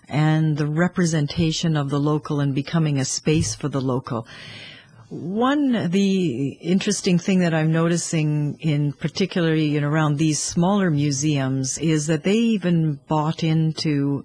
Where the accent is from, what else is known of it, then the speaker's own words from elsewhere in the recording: Canada; particularly in the so-called New World, where I'm from Canada